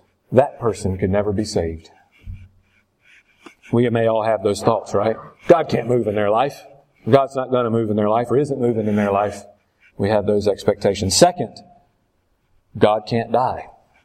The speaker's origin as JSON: {"language": "English", "region": "Southern United States", "country": "United States", "said": "this is just my experience as a Southerner coming in."}